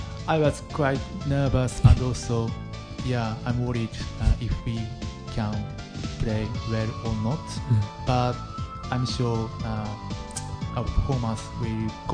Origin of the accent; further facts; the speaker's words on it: Japan; English is a second language; Yes, it's my hometown is so changed because recently Shinkansen came.